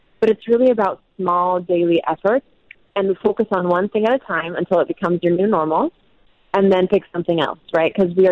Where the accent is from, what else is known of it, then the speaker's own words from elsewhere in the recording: Utah, United States; But I'm being from Utah. I'm an avid hiker.